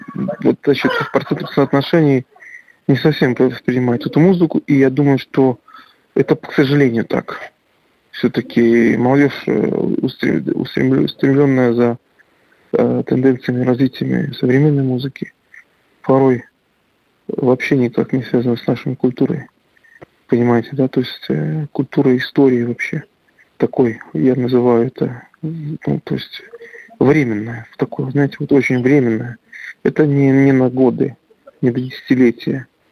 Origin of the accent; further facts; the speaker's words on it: Belarus; мы, белорусы и русские, мы единый народ.